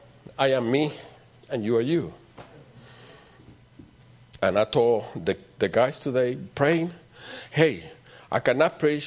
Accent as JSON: {"language": "English", "country": "Puerto Rico", "said": "I'm from Puerto Rico. You know, we have a different music, a different culture."}